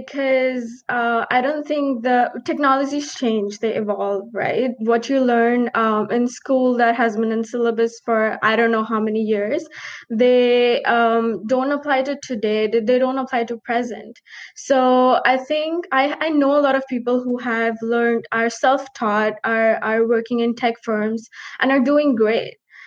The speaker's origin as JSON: {"language": "English", "country": "India", "moved": "as an adult", "lives_now": "Canada", "said": "Because I'm from India. When I was working in India"}